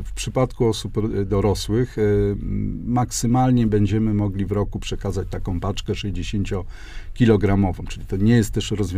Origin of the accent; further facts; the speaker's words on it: Łódź, Łódź Voivodeship, Poland; jestem rodowitym łodzianinem, i moje babcie mają takie typowe życiorysy, obie w wieku 13 lat poszły do fabryki